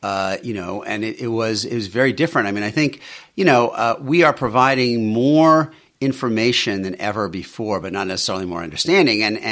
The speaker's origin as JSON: {"language": "English", "town": "New York City", "region": "New York", "country": "United States", "tie": "born or raised there", "said": "Yeah, I grew up in Bayside, Queens. My dad was an electrician."}